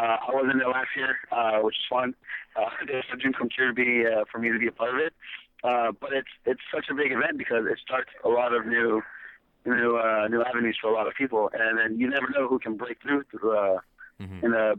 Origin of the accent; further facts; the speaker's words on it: West Coast, United States; I'm from the West Coast, so like Arizona was always a place I used to come to a lot.